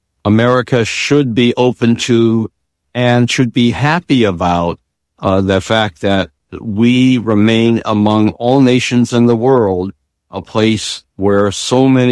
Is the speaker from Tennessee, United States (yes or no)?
no; Oakland, California, United States; eventually got to the Oakland Tribune, my hometown paper, became a columnist, able to write about my community